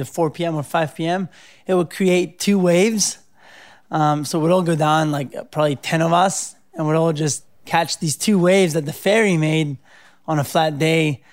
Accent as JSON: {"language": "English", "town": "Cerveteri", "region": "Lazio", "country": "Italy", "tie": "born or raised there", "second_language": "English", "said": "So I'm from Rome. I was born in Rome and I grew up right outside Rome in a little town called Cerveteri, which is kind of by the sea."}